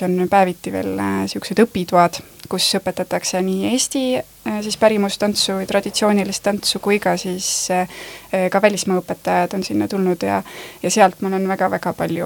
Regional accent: Paide, Järva County, Estonia; also born or lived in Tartu; now in Saaremaa, Estonia; Ma olen ise Paide lähedalt pärit.

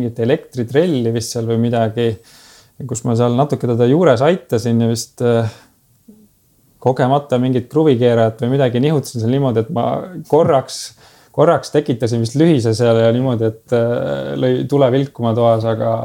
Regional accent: Kuressaare, Saare County, Estonia; ma kasvasin üles Kuressaare linnas Pärna tänaval.

